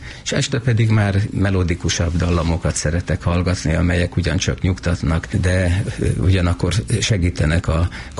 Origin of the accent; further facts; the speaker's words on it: Külsővat, Veszprém County, Hungary; egy kis dunántúli faluban nőttem fel, Külsővatnak hívják, amely nagyon gazdag régészeti emlékekben